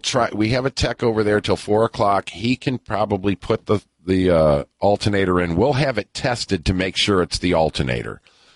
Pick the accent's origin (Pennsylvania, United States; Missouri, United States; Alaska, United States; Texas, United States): Missouri, United States; St. Louis; We're here from St. Louis. We want to leave tomorrow.